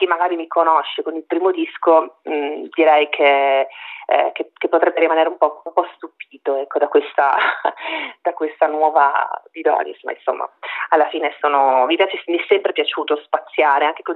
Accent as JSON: {"language": "Italian", "town": "Trieste", "region": "Friuli-Venezia Giulia", "country": "Italy", "tie": "born or raised there", "also_born_or_lived": "Rome", "said": "Essendo poi nata e cresciuta a Trieste, soltanto quando me ne sono andata, perché ho vissuto 10 anni a Roma"}